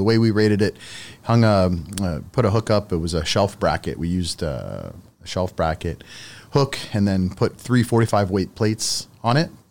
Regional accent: Etobicoke, Ontario, Canada; I grew up in Etobicoke.

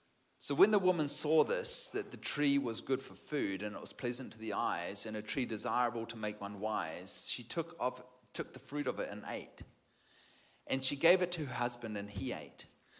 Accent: New Zealand; Now, I'm a New Zealander. I'm American too.

